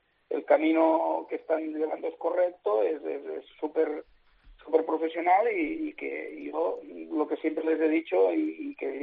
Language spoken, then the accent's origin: Spanish; Viten, Spain; el primer equipo que entrené es el de mi pueblo, de Viten, que es un pueblo de 1,000 habitantes